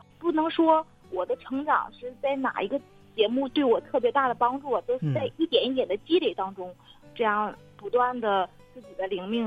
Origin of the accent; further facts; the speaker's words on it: Northeast China, China; 观众朋友们大家好，我是来自东北的